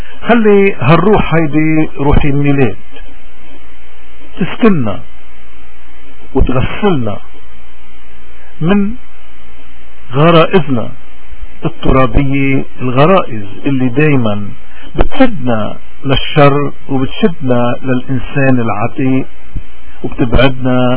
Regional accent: Lebanon; اليوم كلنا كلبنانيين بدنا نصلي لبعضنا البعض.

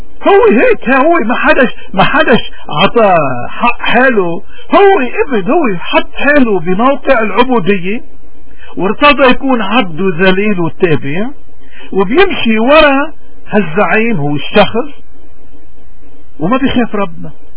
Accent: Lebanon; اذا نحن اليوم شو مشكلتنا كلبنانيين؟

